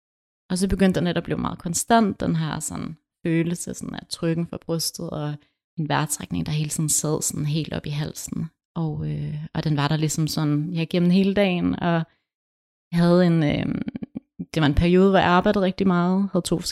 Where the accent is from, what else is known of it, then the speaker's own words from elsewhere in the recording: Skive, Central Denmark Region, Denmark; now in Aarhus, Denmark; jeg er opvokset i Skive, og jeg er gået på Skive Gymnasium